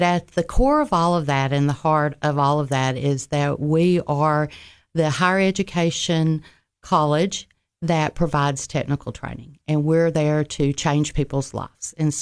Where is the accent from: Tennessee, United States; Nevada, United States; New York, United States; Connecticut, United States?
Tennessee, United States; Overton County; I am from Overton County, so I grew up in Overton County. So I've been here in the Upper Cumberland for all my life.